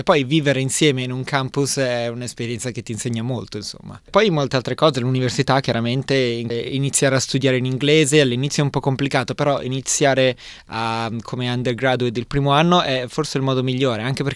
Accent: Milan, Lombardy, Italy; now in Australia; io ho 34 anni e sono di Milano. Sono arrivato in Australia per la prima volta quando avevo 17 anni, per 6 mesi, quando facevo il liceo. Dopodiché sono tornato in Italia, sono tornato a Milano

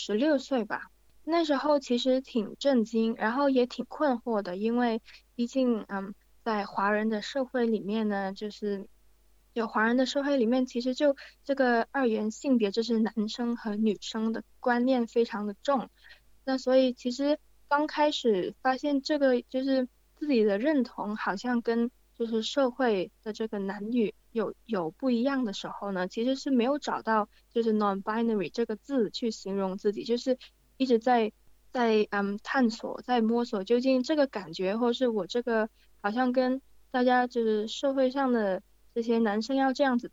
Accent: Hong Kong; now in Melbourne, Australia; 然后我来自香港，现在住在墨尔本

